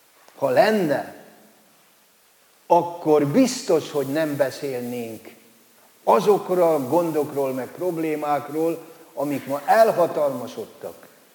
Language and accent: Hungarian; Győr-Moson-Sopron, Hungary; mert én meg szigetközi vagyok. Ugye én a gyerekkoromban így nőttem föl, hogy Szigetköz, Csallóköz, az milyen szorosan tartozik